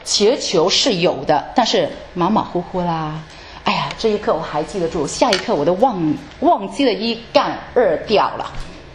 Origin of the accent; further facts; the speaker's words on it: China; 我们还要学习放下我们中国人这种文化。